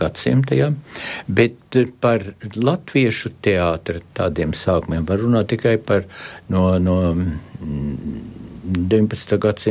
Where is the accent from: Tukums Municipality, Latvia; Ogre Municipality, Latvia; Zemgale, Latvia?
Zemgale, Latvia; Jelgava; Es pats esmu dzīves jelgavnieks